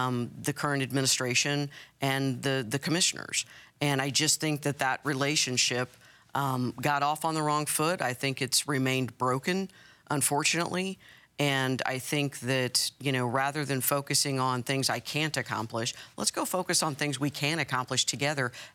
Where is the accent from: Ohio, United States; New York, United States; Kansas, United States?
Kansas, United States; Look, I'm a lifelong Dot. I was born and raised in Wyandotte County